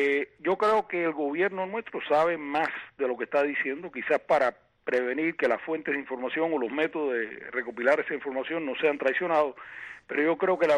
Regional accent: Cuba; moved away; soy cubano exiliado

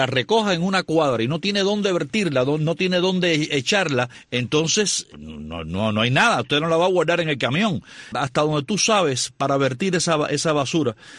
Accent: Cuba; moved away; yo hace ya muchos años que salí de Cuba

